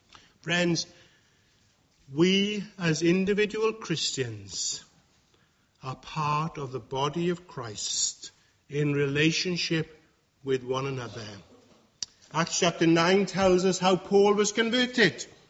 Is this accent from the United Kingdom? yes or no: yes; Wales, United Kingdom; Often, when people ask me where I come from, I say, oh, well, I come from God's own country, meaning Wales.